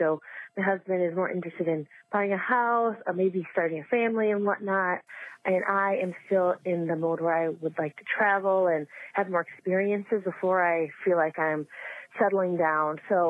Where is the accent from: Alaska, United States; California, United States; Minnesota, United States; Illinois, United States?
Minnesota, United States; I'm from Minnesota.